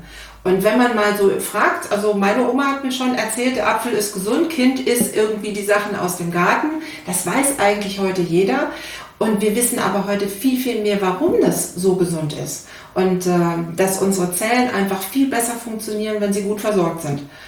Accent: North Rhine-Westphalia, Germany; Ja, ich bin keine Berlinerin, wie man hört. Ich komme ursprünglich mal aus Nordrhein-Westfalen

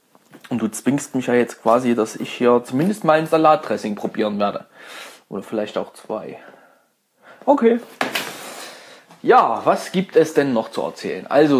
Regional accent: Saxony, Germany; dann lasse ich mich auch gerne als Sachse beschimpfen. Und das mögen wir Vogtländer nicht

